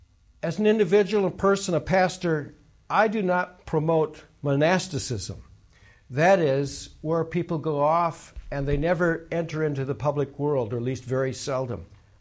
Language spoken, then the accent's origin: English; Minnesota, United States; Now, where I'm from Minnesota, sometimes the winters are so bad that people commute by snowmobile.